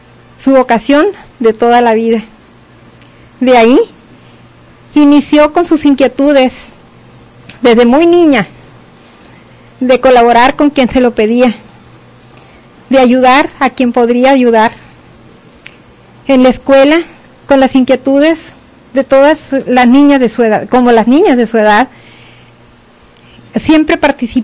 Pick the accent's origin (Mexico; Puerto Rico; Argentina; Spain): Mexico; Cananea, Sonora; nosotros somos originarios de Cananea.